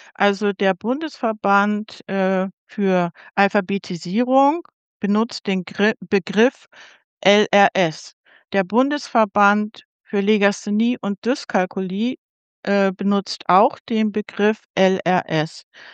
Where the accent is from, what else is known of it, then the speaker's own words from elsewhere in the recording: Elmshorn, Schleswig-Holstein, Germany; Also nach der Grundschule bin ich leider auf die Hauptschule gekommen. Bei uns in Elmshorn machte da gerade die Gesamtschule auf.